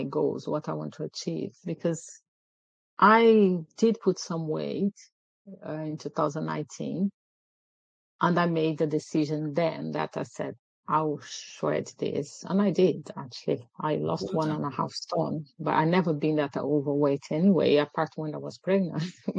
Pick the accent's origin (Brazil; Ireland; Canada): Brazil; English is a second language; now in United Kingdom; No, I didn't grow up here. I grew up in Brazil, where I'm from.